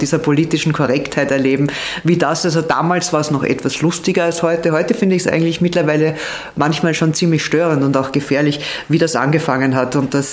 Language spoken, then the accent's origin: German; Lower Austria, Austria; Seebahn ist meine engste Heimat, dann kommt Niederösterreich, bin ich Österreicher.